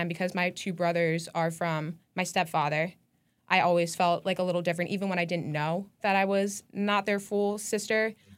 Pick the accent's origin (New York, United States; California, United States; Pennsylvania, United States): Pennsylvania, United States; Daniel Boone; So kind of in that general area, like farm town. It's called Daniel Boone.